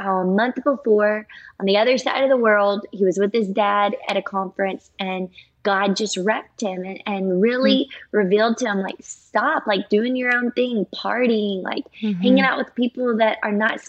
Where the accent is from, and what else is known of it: Louisiana, United States; born or raised there